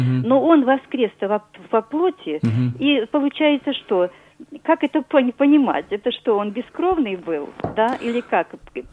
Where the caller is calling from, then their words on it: Kramatorsk, Donetsk Oblast, Ukraine; Я представляюсь … из Краматорска.